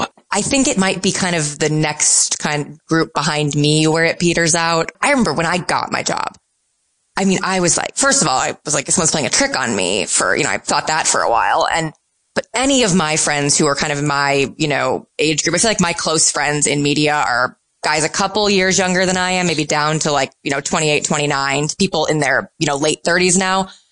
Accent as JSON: {"language": "English", "town": "St. Louis", "region": "Missouri", "country": "United States", "said": "I was 10 the summer of the home run race and I'm from St. Louis."}